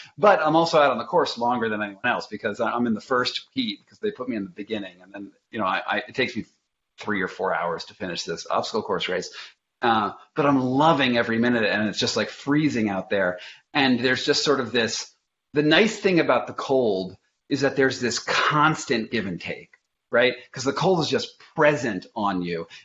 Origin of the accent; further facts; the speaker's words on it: Massachusetts, United States; I grew up on near Cape Cod, which is, you know, there's some surf breaks there.